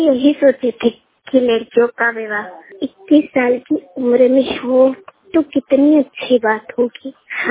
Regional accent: Prayagraj, Uttar Pradesh, India; हम प्रयागराज के रहने वाले हैं। हम 15 साल के हैं।

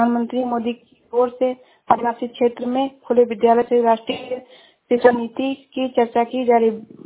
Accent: Uttar Pradesh, India; मैं जिला श्रावस्ती से हूँ।

